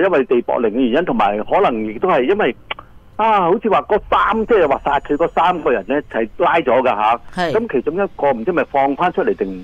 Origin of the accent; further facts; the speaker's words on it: China; 叫我哋叫用翻我哋中国人嗰啲